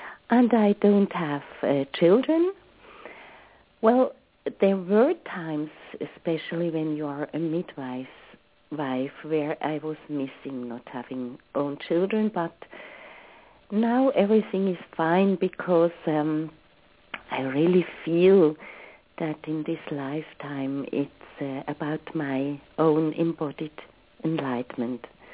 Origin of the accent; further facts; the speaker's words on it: Basel, Basel-Stadt, Switzerland; born there; English is a second language; Well, I was born in Basel in Switzerland, and now I am living near Bern, and Bern is the capital of Switzerland.